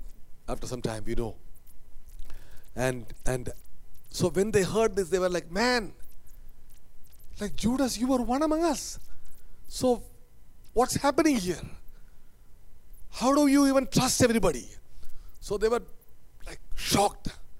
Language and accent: English; India; I come from India, where there are a lot of gurus or swamis or leaders, religious leaders.